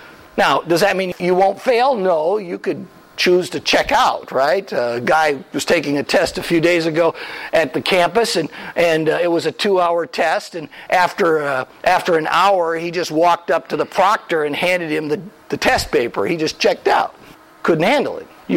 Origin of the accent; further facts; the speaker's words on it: Wisconsin, United States; I grew up in Packer country when Vince Lombardi was the coach.